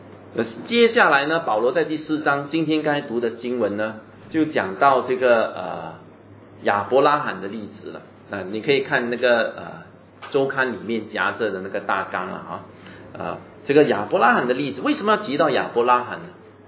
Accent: Singapore; 我们身为新加坡人的那种价值观

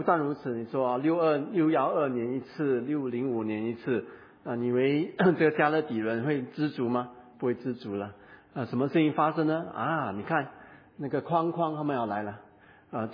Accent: Singapore; 就好像我是福建人，对啊，我的祖宗来自于福建，不过我在新加坡住久了，我叫我自己是新加坡人。

